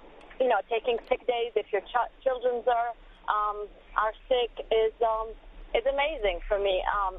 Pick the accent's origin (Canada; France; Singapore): France; English is a second language; also born or lived in Algeria; now in United States; So, in fact, I come from France, but I'm originally born in Algeria. And I went to France for graduate school. And then we moved to the U.S. when my husband got a job here.